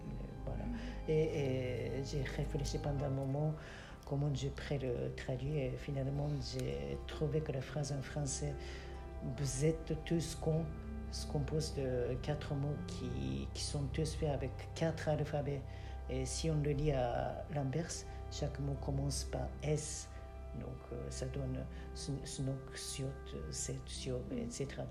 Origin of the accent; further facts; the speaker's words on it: Japan; first language Japanese; French is a second language; Concernant l'apprentissage, je n'ai pas eu beaucoup de problèmes car ma langue maternelle est japonaise et en français il existe beaucoup moins de caractères qu'en japonais